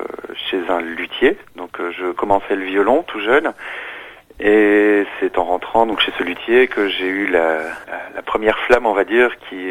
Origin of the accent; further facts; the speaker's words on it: Belgium; j'ai fait ma formation près d'Anvers en Belgique. Je suis belge.